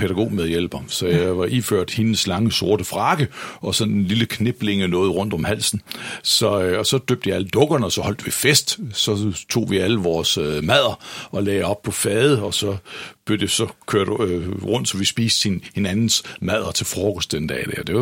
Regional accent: Gedser, Zealand, Denmark; Jeg er født i Gedser, eller opvokset i Gedser på Falster, og gik i gymnasiet i Nykøbing.

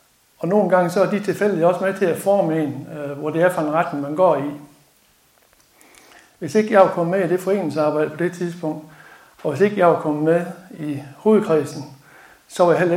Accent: Faster, Central Denmark Region, Denmark; oprindeligt så kommer jeg jo her fra Faster, eller ud fra Ejstrup, helt nøjagtigt.

